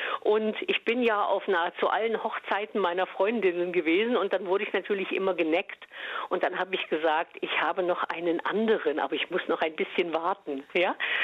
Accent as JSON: {"language": "German", "region": "Thuringia", "country": "Germany", "tie": "born or raised there", "said": "Also in meinem kleinen Eichsfelddorf nahe der innerdeutschen Grenze in der DDR"}